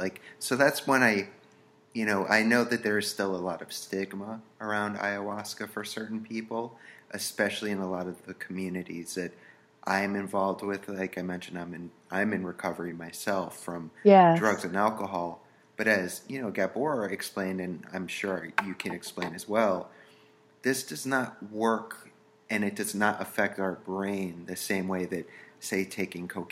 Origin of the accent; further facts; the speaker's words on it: Damariscotta, Maine, United States; I'm actually from Maine, so that's...